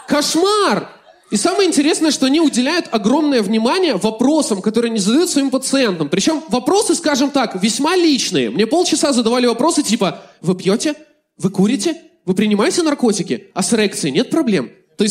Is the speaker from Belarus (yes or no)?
yes; Belarus; now in Moscow, Russia; я белорус, и я живу в Москве